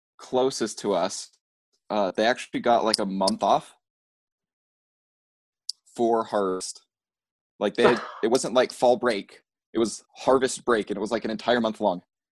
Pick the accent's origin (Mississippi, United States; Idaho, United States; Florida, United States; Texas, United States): Idaho, United States; I mean, I'm from Idaho. Like I have a love-hate relationship with it.